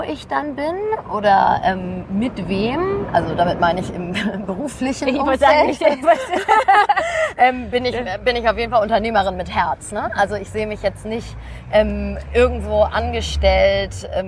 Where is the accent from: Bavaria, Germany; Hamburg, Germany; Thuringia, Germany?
Hamburg, Germany; Ich bin ja auch in der Stadt in Hamburg groß geworden.